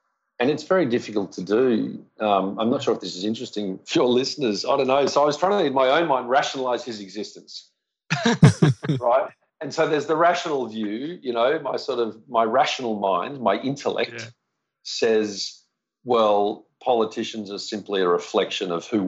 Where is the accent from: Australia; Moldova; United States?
Australia; You know, being an Australian, that's exactly what happened, wasn't it?